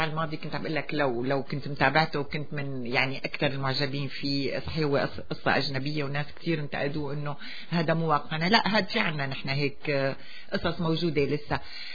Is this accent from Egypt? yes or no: no; Syria; نحن كسوريين صار اهتمامنا اكثر مركز على الوضع اللي عم يعيشه أهلنا بسوريا.